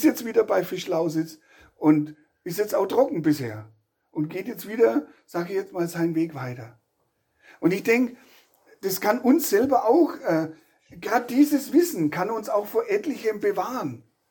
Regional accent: Rothenburg, Germany; also ich komme ja aus Rothenburg

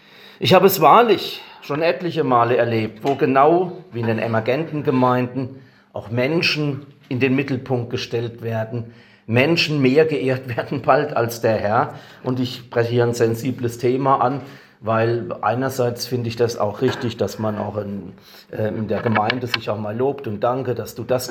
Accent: Thaleischweiler, Rhineland-Palatinate, Germany; In meinem Heimatdorf Thaleischweiler in der Pfalz, wer kennt es nicht

